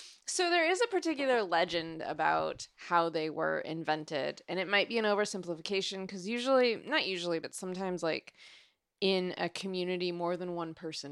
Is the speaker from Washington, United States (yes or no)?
yes; Seattle, Washington, United States; Because I grew up in Seattle and I definitely called it pop.